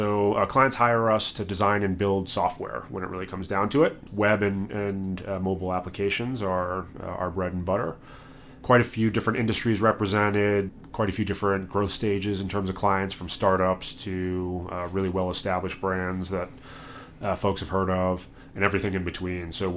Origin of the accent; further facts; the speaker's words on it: Lexington, Massachusetts, United States; moved away as an adult; For folks from Massachusetts, I'm from a suburb called Lexington, which is a very different place than the city of Boston itself. But was born in Boston, grew up in that area, and moved out here